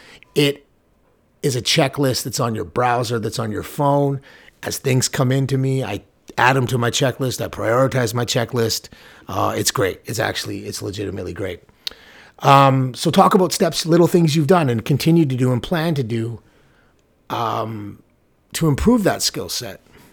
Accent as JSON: {"language": "English", "town": "Vancouver", "region": "British Columbia", "country": "Canada", "said": "I'm from Vancouver, Canada."}